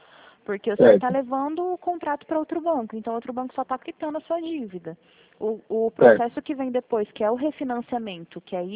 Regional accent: Presidente Prudente, São Paulo, Brazil; Eu sou de Presidente Prudente, sou do interior de São Paulo. Eu fico na matriz da Poupa-Cred.

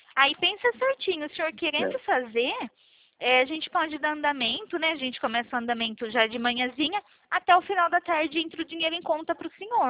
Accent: São Paulo, Brazil; Eu sou aqui de São Paulo.

